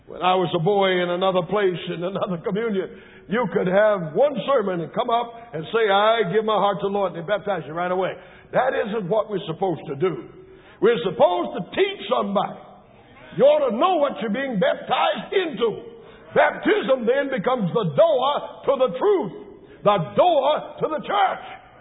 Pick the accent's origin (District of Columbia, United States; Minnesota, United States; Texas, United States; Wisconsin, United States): District of Columbia, United States; Washington; I come from Washington, D.C., where the worst team of the year was, and yet people assiduously wore their burgundy and gold to identify with the Redskins.